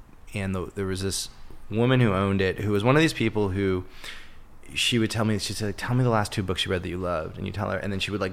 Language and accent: English; Toronto, Ontario, Canada; born there; I was born in Toronto, uh-huh. Canada